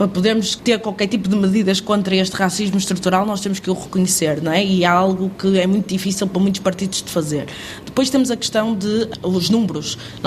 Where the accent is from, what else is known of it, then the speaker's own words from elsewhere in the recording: Portugal; sou negra, mas também sou portuguesa